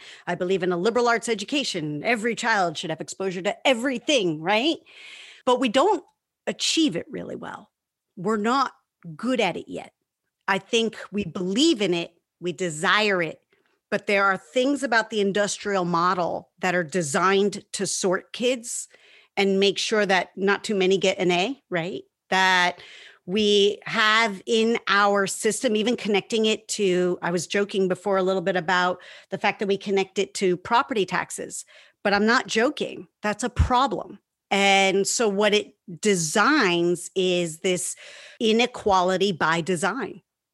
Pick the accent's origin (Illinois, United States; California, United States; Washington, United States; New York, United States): New York, United States; White Plains; And it was really something growing up in White Plains, New York, because I could walk anywhere.